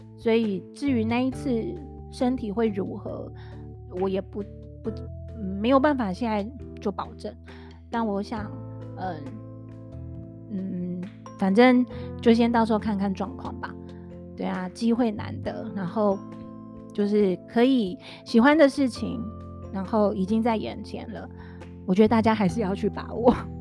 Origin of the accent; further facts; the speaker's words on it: Taiwan; 就没有想到我们台湾这边不知道是不是因为可能担心场地对小朋友不好啊